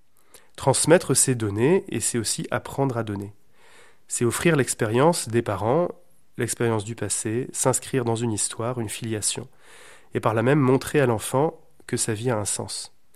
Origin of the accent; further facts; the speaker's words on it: Brittany, France; Mais chez nous, en Bretagne, il y a encore peu de temps